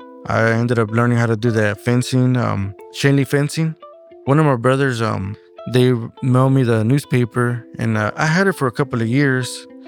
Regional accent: Winton, California, United States; moved away; also born or lived in Merced; I was born in Merced, raised in Winton. Winton's a little town, it's a bunch of woods, like almond fields, peach fields, sweet potato fields.

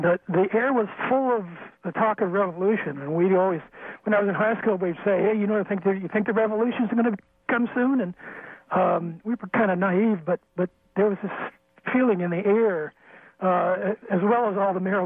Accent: Albany, United States; I grew up in Albany. I'm 63, so I lived through that whole era.

